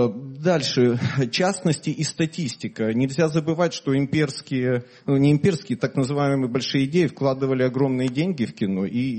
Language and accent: Russian; Ukraine; я как украинец прекрасно понимаю латышский народ и латвийцев